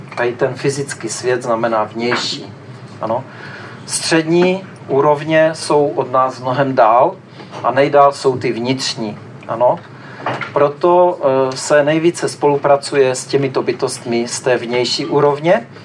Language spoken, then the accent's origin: Czech; Bohemia, Czechia; Takže od začátku, co jsem tady vyrůstal, jak říkám, v Čechách jsme Češi, nejsme cizinci